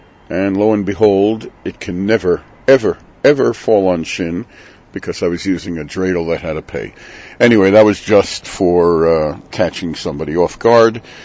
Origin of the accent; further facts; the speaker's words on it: United States; Nes Gadol Hayasham is the dreidel that I grew up with in the United States.